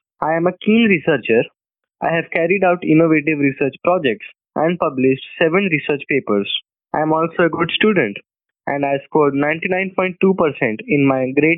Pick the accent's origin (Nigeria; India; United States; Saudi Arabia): India; English is a second language; I am 15 years old and I am from India.